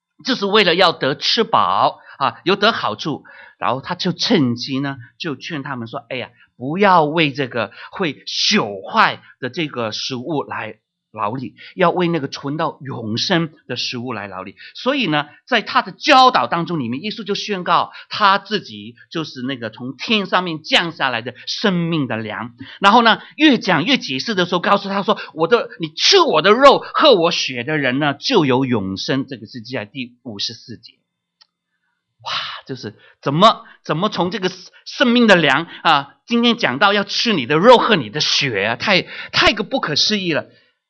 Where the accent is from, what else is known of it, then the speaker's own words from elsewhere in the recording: Hong Kong; born there; 我因为在香港出生那香港是这个特区嘛 ，special region